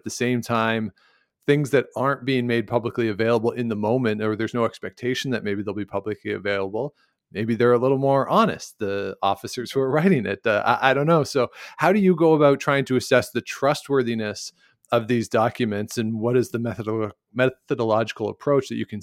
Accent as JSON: {"language": "English", "country": "Canada", "tie": "born or raised there", "said": "the way that the history of the Soviet Union is taught to me growing up in Canada."}